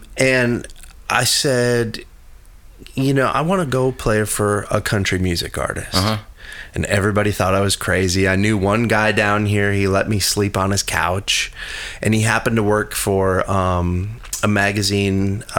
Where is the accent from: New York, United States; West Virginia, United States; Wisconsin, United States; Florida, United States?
Wisconsin, United States; Horicon; No, I grew up in Milwaukee. Well, outside of Milwaukee, a little town called Horicon.